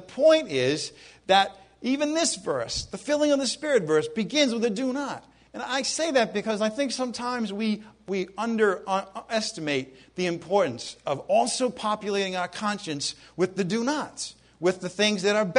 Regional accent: Ireland; Because, you know, I'm Irish.

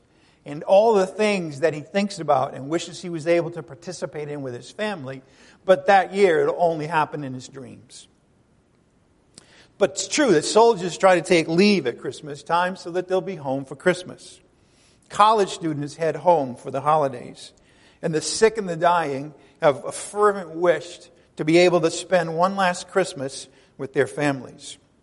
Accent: New England, United States; Maybe I'm fond of it because I come from New England.

